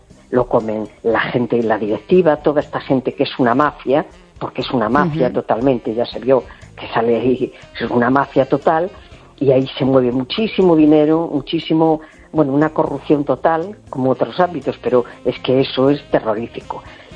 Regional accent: Spain; born there; Y soy española porque nací aquí. Nada más, es una circunstancia de la vida.

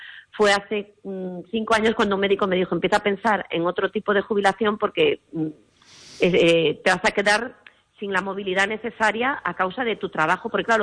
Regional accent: Galicia, Spain; en Galicia, digo, que tendría que ser mi tierra natal de referencia

